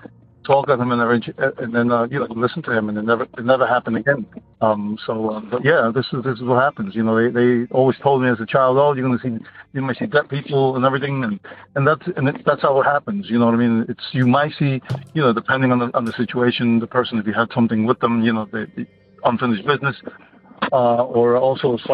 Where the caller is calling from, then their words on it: Brooklyn, New York, United States; I'm calling from Brooklyn, New York.